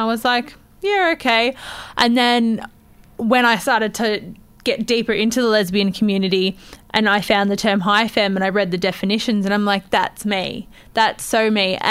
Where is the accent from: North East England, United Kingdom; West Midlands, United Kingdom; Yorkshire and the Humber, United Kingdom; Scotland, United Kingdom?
North East England, United Kingdom; Newcastle; moved away as an adult; I left Newcastle when I was about 19, so I have no idea what that is.